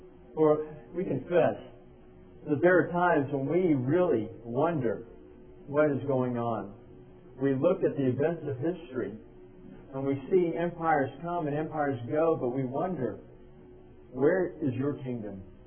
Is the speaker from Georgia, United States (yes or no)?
yes; Atlanta, Georgia, United States; I grew up in Atlanta, and when I was growing up, Sports Illustrated did a cover story on Atlanta that said Losersville